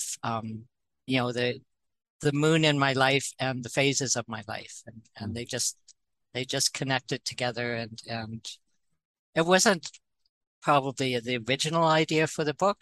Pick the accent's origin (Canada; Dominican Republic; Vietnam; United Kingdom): Canada; because I'm Canadian